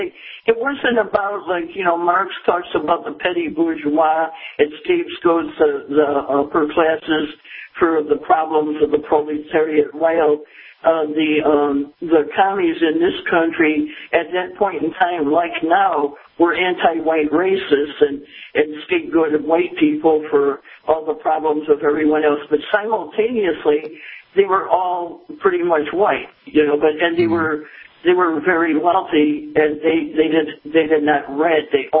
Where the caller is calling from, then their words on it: Missouri, United States; Missouri.